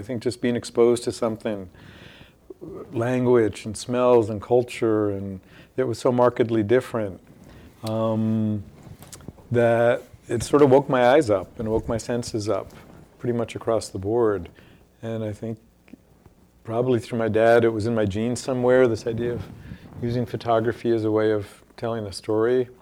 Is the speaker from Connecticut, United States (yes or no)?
yes; Norwich, Connecticut, United States; My folks like New York. We were about 2.5 hours away in Norwich, and so we'd come in a couple times a year, so I got exposed to the city at a young age